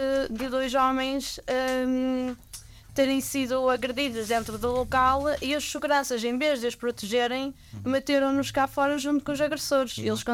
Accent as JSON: {"language": "Portuguese", "town": "Ovar", "region": "Aveiro", "country": "Portugal", "tie": "born or raised there", "also_born_or_lived": "Porto", "said": "apesar que eu ganhei amor pelo Porto por ter estudado lá, eu cresci em Ovar. Eu tenho amor ainda maior por Ovar do que pelo Porto."}